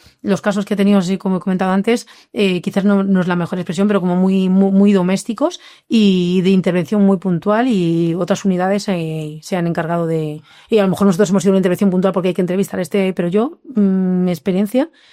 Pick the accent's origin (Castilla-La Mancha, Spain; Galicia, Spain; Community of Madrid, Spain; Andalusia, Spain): Community of Madrid, Spain; Madrid; yo no soy zamorana, es mi madre la que es de Zamora. Me encantaría ser zamorana, pero no soy zamorana, soy de Madrid.